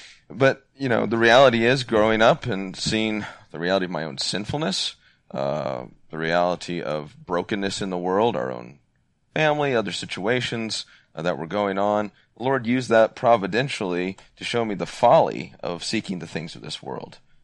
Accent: the South, United States; Growing up in the South, you have a lot of religiosity, if I can put it that way.

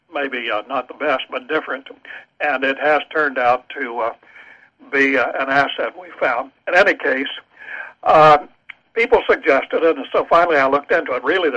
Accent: West Virginia, United States; As I say, I grew up in West Virginia. My parents were very devout, so I grew up in a Christian home.

